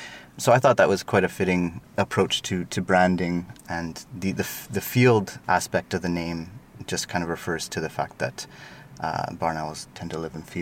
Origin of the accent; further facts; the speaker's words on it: Montreal, Quebec, Canada; moved away as an adult; now in Edinburgh, United Kingdom; I'm from Montreal in Canada, and I moved to Scotland 6 years ago now. I've been in Edinburgh.